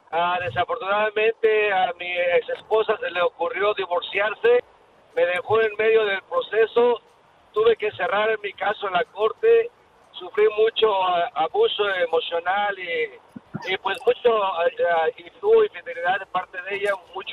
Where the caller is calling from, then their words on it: Las Vegas, Nevada, United States; hablo de Las Vegas, Nevada.